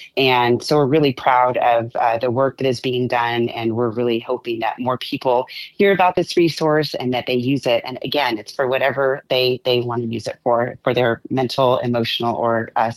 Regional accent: Medford, Oregon, United States; born there; So I was born in Medford and spent a lot of time away from Oregon, but really wanted to return here.

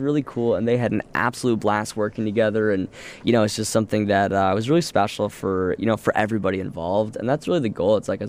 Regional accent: St. Louis, Missouri, United States; Yeah, so my personal story, I do have family here in Chicago, also in Michigan, and I actually grew up in St. Louis.

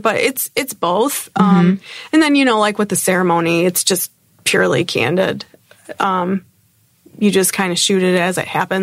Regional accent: Michigan, United States; moved away as an adult; now in Chicago, United States; I'm from Michigan originally. Okay. So I grew up in Michigan, and I actually moved to Chicago after grad school in 2006.

